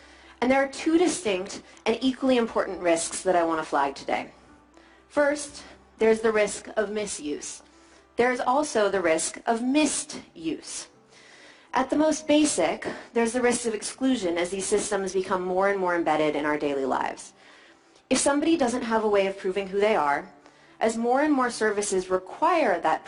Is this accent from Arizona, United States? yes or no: no; California, United States; born there; when I was born in California, about 30 years ago, my parents registered my birth in the vital record system of Alameda County.